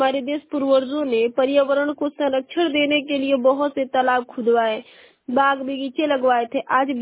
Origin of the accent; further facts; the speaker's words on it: Uttar Pradesh, India; मैं बलिया जिले की निवासी हूँ।